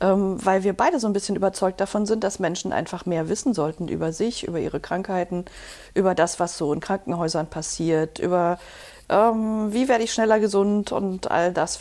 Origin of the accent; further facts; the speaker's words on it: East Germany, Germany; also ich komme aus der DDR und da war Kaffee zum Beispiel was total Besonderes.